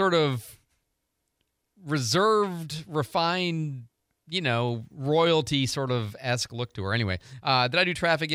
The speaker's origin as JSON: {"language": "English", "town": "St. Louis", "region": "Missouri", "country": "United States", "tie": "born or raised there", "said": "I was listening to a local Christian station in my hometown of St. Louis"}